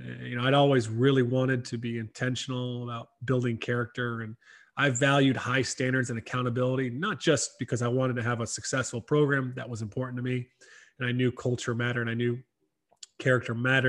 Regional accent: South Carolina, United States; But yeah, I grew up in South Carolina, not too far from you, you know

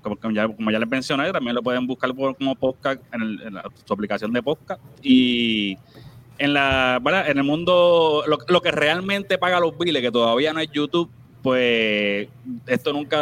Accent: Puerto Rico; moved away; ya yo estaba medio ready a que cuando salí de Puerto Rico iba con esa mentalidad. Ahora bien, las próximas ocasiones trataba siempre de ir a Puerto Rico.

